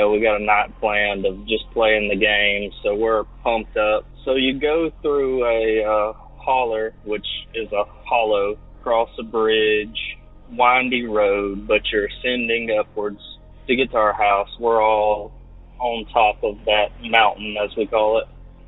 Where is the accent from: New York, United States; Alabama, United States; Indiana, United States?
Alabama, United States; I'm from Alabama.